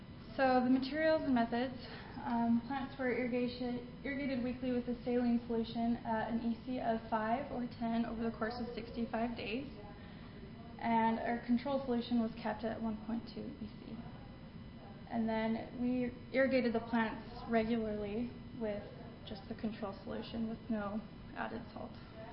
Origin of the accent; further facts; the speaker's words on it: Utah, United States; So obviously I'm from Utah. We come from a very dry state